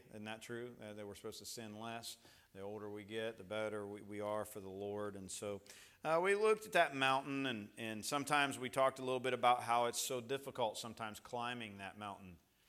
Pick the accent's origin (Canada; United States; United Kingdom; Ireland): United States; Coshocton, Ohio; my hometown, Coshocton, which we're not from town. I call it my hometown, but we're from 12 miles outside of town.